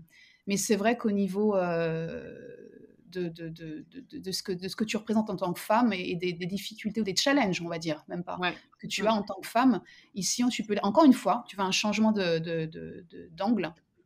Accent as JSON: {"language": "French", "country": "France", "said": "nous, en tant que Français"}